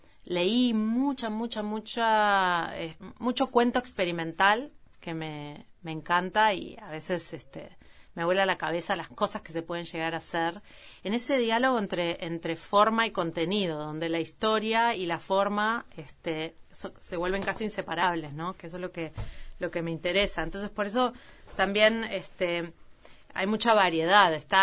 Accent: Montevideo, Uruguay; born there; yo nací en El Cordón, esa era mi calle, Chanay Jackson

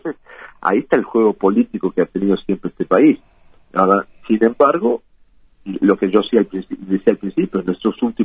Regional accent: Minas, Lavalleja, Uruguay; born there; moved away; la partida de nacimiento dice que soy de Minas.

